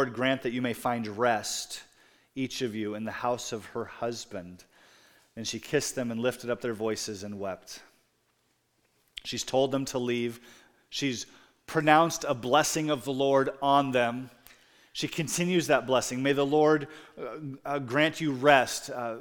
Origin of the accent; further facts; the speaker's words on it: Iowa, United States; Our pastor, our senior pastor, was from Michigan, and I was from Iowa.